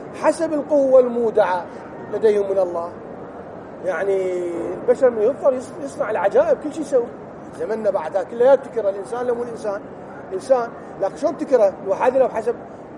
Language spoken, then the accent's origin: Arabic; Iraq; كل احنا عراقيين